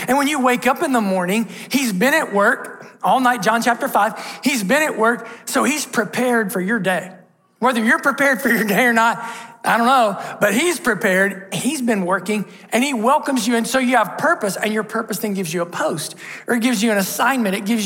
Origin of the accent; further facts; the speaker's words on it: Ohio, United States; I'm from Southern Ohio. You all see baby bird. We see dinner, right? Things are different where I'm from.